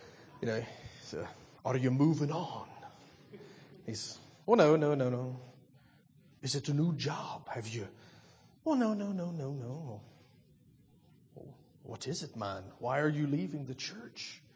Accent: the South, United States; I come from the South. You know, if you're going to be in a beauty pageant, Miss Troy, Miss Alabama, you better belong to a church.

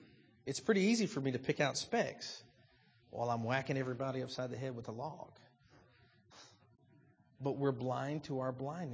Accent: the South, United States; I come from the South.

